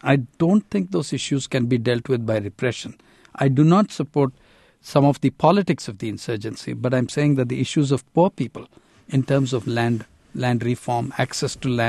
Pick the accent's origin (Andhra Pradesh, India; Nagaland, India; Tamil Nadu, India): Andhra Pradesh, India; you have an election in Andhra Pradesh, my home state of 80 million people